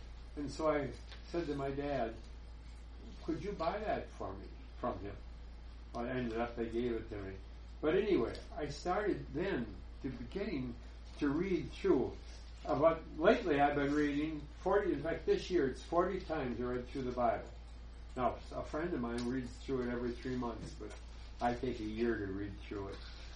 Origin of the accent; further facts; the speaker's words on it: Green Bay, Wisconsin, United States; You know, I grew up in Green Bay, Wisconsin. I mean, I'm not a foreigner.